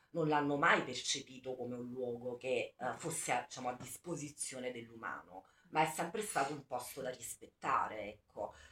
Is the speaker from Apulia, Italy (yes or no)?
no; Sicily, Italy; da siciliana chiaramente mi sai